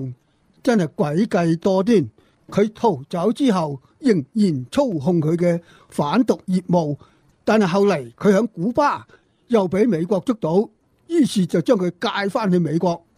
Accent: Hong Kong; 作为我们香港人是心痛的

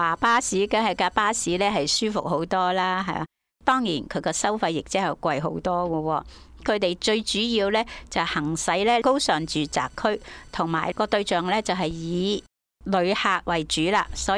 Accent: Hong Kong; 我们香港人由那时候开始过九龙，我们可以有选择了

